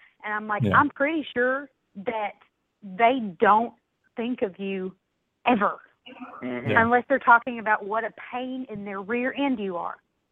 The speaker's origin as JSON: {"language": "English", "region": "Kentucky", "country": "United States", "said": "Can you tell I'm from Kentucky today?"}